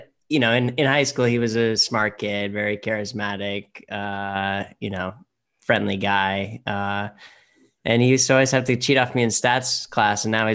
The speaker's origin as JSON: {"language": "English", "region": "New Hampshire", "country": "United States", "tie": "born or raised there", "moved": "as an adult", "lives_now": "California, United States", "said": "So I grew up in New Hampshire. That's one of those little states up in the top right corner of America."}